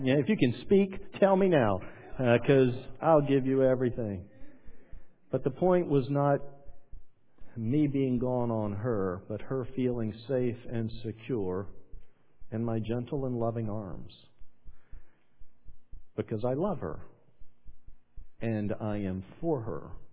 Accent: the South, United States; But I grew up in the South, where it was normal and expected that you went to church on Sunday.

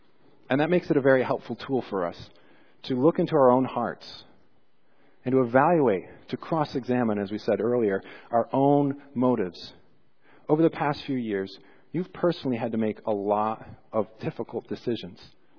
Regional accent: United States; I was raised here in America, and so now I have American biases that I think most of us share.

